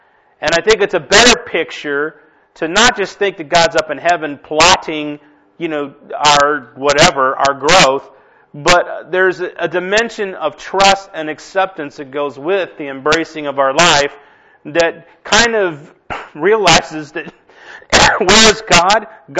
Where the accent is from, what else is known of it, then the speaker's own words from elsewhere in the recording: Inglewood, California, United States; I grew up in Inglewood